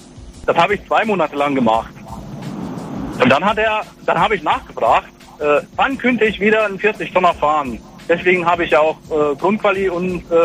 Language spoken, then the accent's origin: German; Hungary; moved away as an adult; Und ich bin aus Ungarn weg.